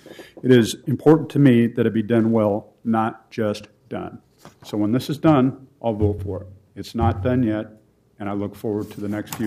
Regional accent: Portland, Oregon, United States; have been involved politically my entire adult life, born and raised in Portland.

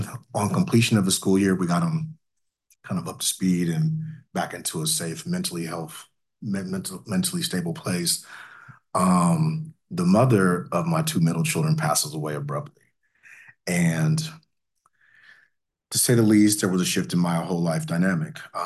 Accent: Portland, Oregon, United States; I'm from Portland, but my mind had already shifted to something different.

